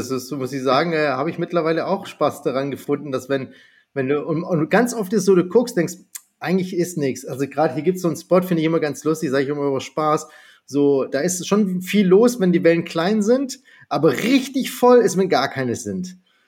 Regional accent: Germany; born there; Aber geboren bin ich in Deutschland.

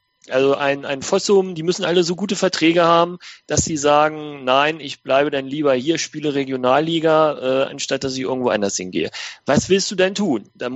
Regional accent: Lower Saxony, Germany; Ich komme ja aus Südniedersachsen und diese kurzen Anfahrtswege ist natürlich grandios für mich, ne?

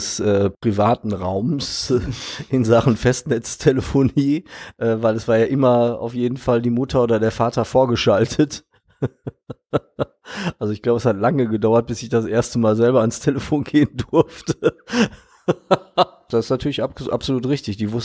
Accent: Gelsenkirchen, North Rhine-Westphalia, Germany; meine Jugend in Gelsenkirchen verbracht und war auf einer sehr großen Gesamtschule in Gelsenkirchen.

